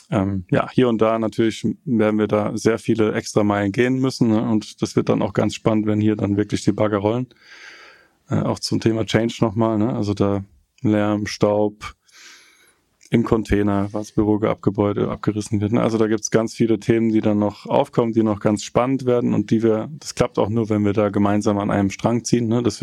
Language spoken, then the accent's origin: German; Frankenthal, Rhineland-Palatinate, Germany; born there; ich meine, ich bin auch noch gebürtiger Frankenthaler, ne? Wir sind hier in Frankenthal